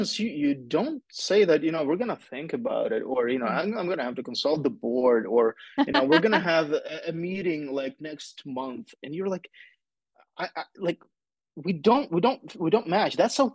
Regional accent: Ukraine; English is a second language; Well, I'm from Ukraine. We have these complex last names.

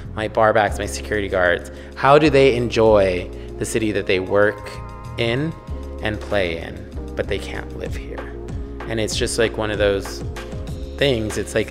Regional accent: Highland Park, California, United States; I grew up in Highland Park, but I grew up on a street where it's like the neighbors would watch your dog when you went on vacation or left.

